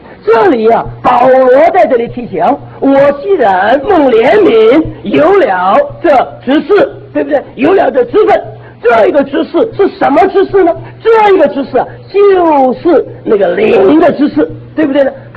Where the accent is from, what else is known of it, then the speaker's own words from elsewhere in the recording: China; 我们中国人有一句话